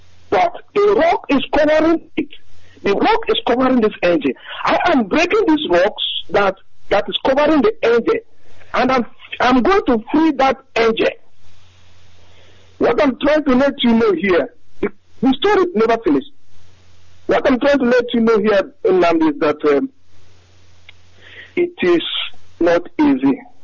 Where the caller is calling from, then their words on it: Frankfurt, Hesse, Germany; Okay, good evening once again from Frankfurt, Germany. I'm calling from Germany.